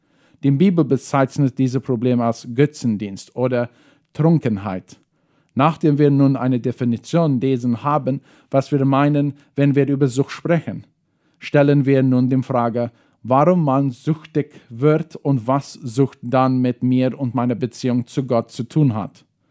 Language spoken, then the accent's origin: German; South Africa; now in Filadelfia, Paraguay; ich komme aus Südafrika und aber wohnte jetzt in Fernheim, Philadelphia.